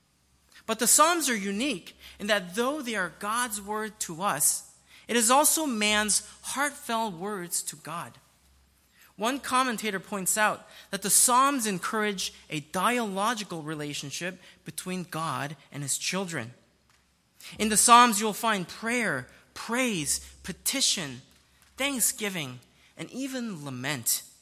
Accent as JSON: {"language": "English", "country": "South Korea", "tie": "born or raised there", "second_language": "English", "said": "Now, where I grew up in South Korea"}